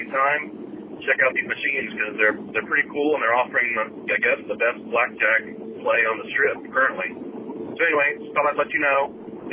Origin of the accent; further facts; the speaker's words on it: Texas, United States; I'm from Texas and haven't really experienced this before.